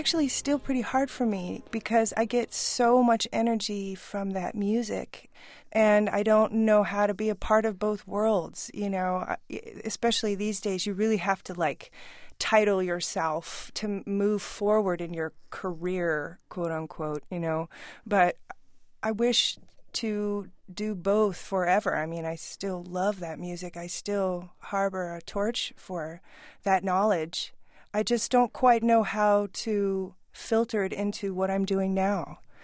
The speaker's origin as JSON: {"language": "English", "region": "California", "country": "United States", "tie": "born or raised there", "said": "You know, I grew up in California, so I definitely have some of that, like, new agey stuff lingering."}